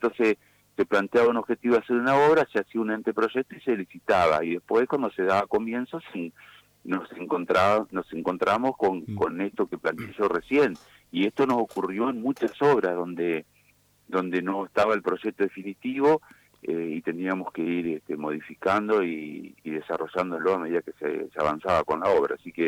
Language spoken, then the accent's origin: Spanish; Gobernador Crespo, Santa Fe, Argentina; Yo soy de Gobernador Crespo